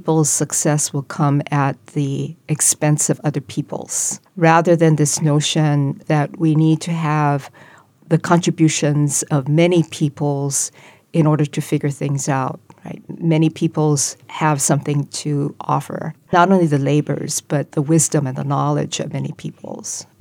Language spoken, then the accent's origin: English; Hawaii, United States; Growing up in Hawaii, this is a place, the island mentality essentially, right, is that we may be of many peoples